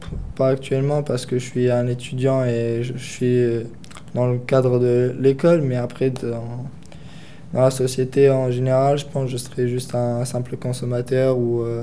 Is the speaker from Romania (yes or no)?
yes; Romania; parce que je suis roumain.